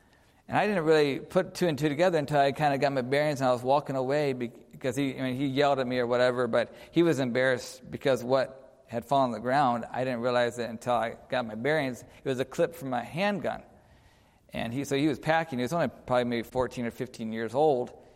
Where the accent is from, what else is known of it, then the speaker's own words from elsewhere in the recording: Lansing, Michigan, United States; When I was in Lansing, Michigan, I grew up in Lansing, Michigan, and as a teenager, helped with some of the ministries there.